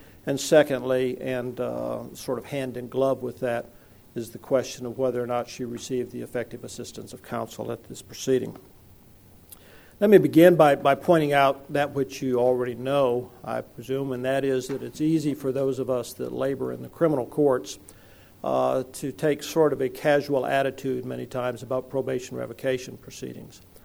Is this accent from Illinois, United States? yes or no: no; Fort Worth, Texas, United States; from Fort Worth.